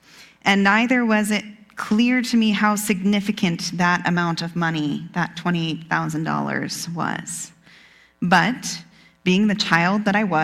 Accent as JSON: {"language": "English", "region": "Nebraska", "country": "United States", "tie": "born or raised there", "said": "So I've told you a number of times that I grew up in Nebraska."}